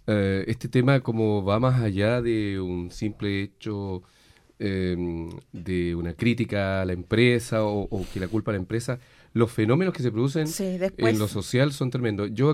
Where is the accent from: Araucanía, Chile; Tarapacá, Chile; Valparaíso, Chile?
Araucanía, Chile; Temuco; Por ejemplo, yo vengo de Temuco, yo estoy seguro que si esto hubiese pasado en Temuco al primer día, ya las calles llenas, etcétera.